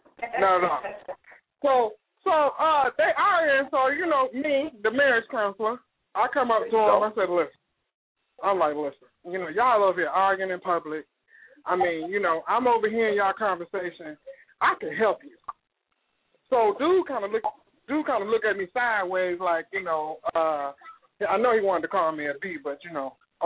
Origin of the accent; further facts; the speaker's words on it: Chicago, Illinois, United States; because I'm from Chicago, normally you don't even bother nobody's business.